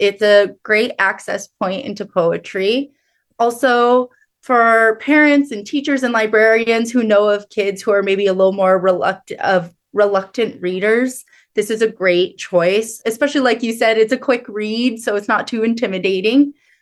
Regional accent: Washington, United States; But I have these very fond memories of being a kid and growing up in Washington State.

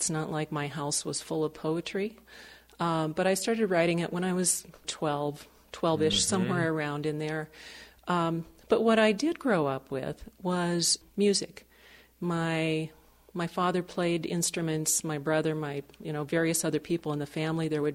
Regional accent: Montana, United States; I grew up on the High Line. There was a little town called Inverness. I don't think it's even on the map anymore so much. And I grew up 20 miles south of there, near the Marias River. So it was an entirely rural existence.

